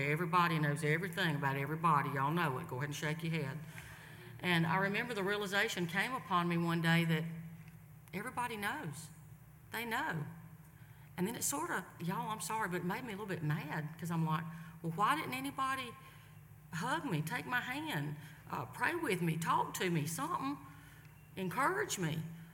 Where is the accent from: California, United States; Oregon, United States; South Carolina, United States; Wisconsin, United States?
South Carolina, United States; Pendleton; And like I told you, I was city girl. I was raised in Pendleton, went to school at Pendleton Elementary.